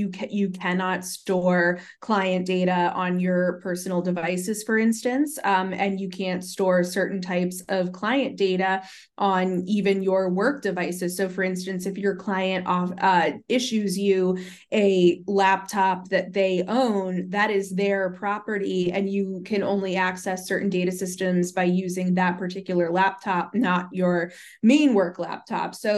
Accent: United States; given my status as an American living in Washington, D.C.

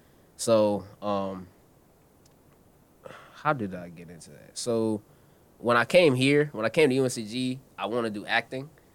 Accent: Wendell, North Carolina, United States; I'm from Wendell, North Carolina, so it's like 20 minutes outside of Raleigh.

